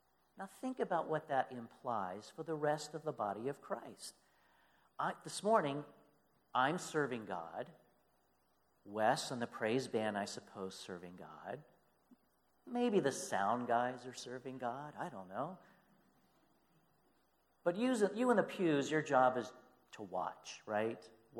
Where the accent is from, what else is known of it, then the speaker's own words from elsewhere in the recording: Annapolis, Maryland, United States; moved away as an adult; also born or lived in West Springfield, Pennsylvania; I grew up in Annapolis, Maryland. And then I went to West Springfield, PA. That's about 7 hours from home. I arrived in West Springfield, PA in 1993.